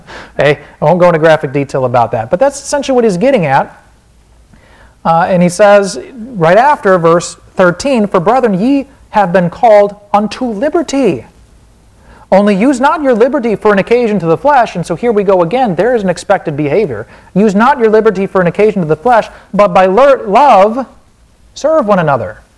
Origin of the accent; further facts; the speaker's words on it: Wisconsin, United States; accent: Wisconsin; or there's my Wisconsin accent